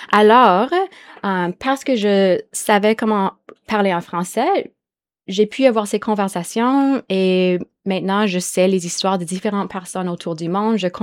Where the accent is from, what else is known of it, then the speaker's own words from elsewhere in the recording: Barrie, Ontario, Canada; also born or lived in Toronto; Je suis née à Toronto, mais j'ai grandi dans une ville qui s'appelle Barrie. C'est situé environ une heure au nord de Toronto.